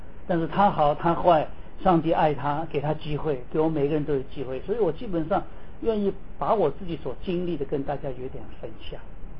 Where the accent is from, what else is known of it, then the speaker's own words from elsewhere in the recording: Taiwan; also born or lived in Shanghai, China; 因为我父亲是生意人，所以在上海还没有解放以前呢，我的父亲带着我的家人就到台湾去。我那时候才生下来两个半月